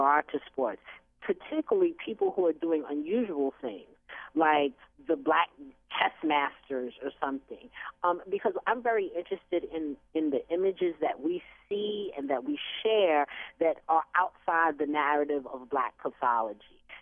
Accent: Queens, New York, United States; In growing up in Queens, we had lots of baseball fields, right?

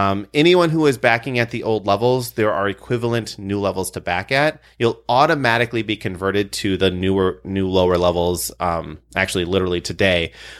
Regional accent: Midwest, United States; I grew up in the Midwest playing Yahtzee.

